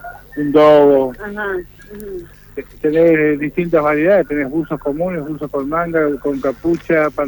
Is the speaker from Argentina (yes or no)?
yes; Paraná, Entre Ríos, Argentina; Soy de Paraná, sí.